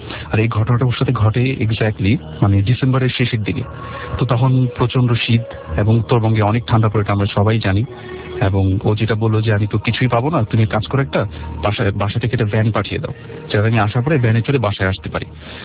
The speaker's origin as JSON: {"language": "Bangla", "town": "Dhaka", "region": "Dhaka Division", "country": "Bangladesh", "said": "আমি পুরান ঢাকা থেকে এসেছি, আমি এসএসসি এ পড়ছি।"}